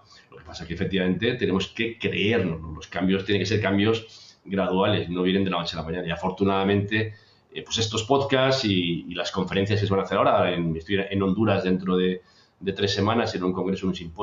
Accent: Spain; donde yo soy español, pero como bien has dicho al principio, soy iberoamericano

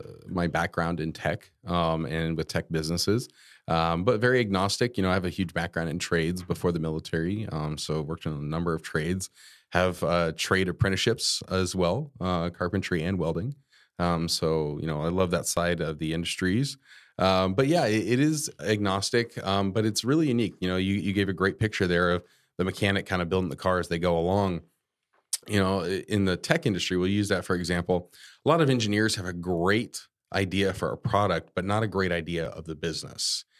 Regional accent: Panama City, Florida, United States; born there; now in Orlando, United States; This is home state for me. I was born up in Panama City

